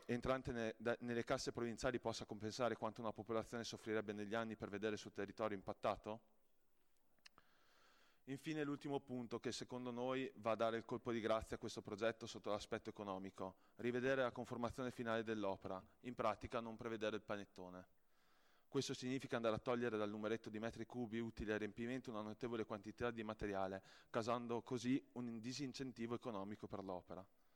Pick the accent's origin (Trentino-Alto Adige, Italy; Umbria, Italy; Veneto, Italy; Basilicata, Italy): Trentino-Alto Adige, Italy; Chizzola; now in Ala, Italy; Io, anche se ora vivo ad Ala, sono di Chizzola e sono cresciuto negli anni importanti delle distillerie Cipriani.